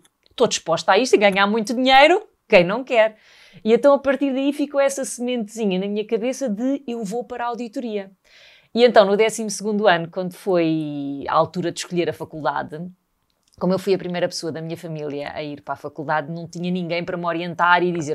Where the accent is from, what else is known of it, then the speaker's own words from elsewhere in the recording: Sintra, Lisbon, Portugal; Vivi toda a minha infância na Serra das Minas, na linha de Sintra